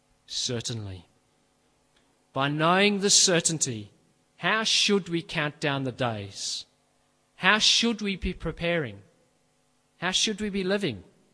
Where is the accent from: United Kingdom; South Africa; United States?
South Africa; When I think of my teenage years growing up in South Africa, I remember many things.